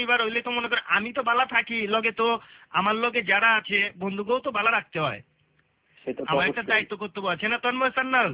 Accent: Dhaka, Dhaka Division, Bangladesh; আমরাও ঢাকাইয়া

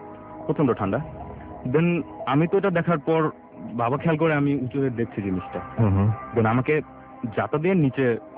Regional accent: Dhaka, Dhaka Division, Bangladesh; আমি এসেছি ঢাকার হাজারবাগ থেকে।

